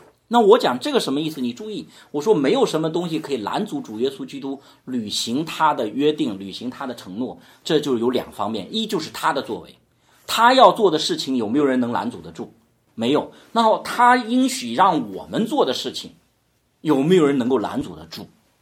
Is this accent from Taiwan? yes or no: no; China; 我们就说中国在1945年的时候打败了日本，我们很高兴，是吧？因为我是中国人，对不对？